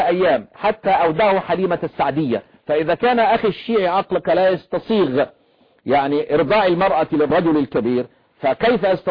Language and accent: Arabic; Egypt; الأزاهرة عندنا في مصر والأمة كلها تقول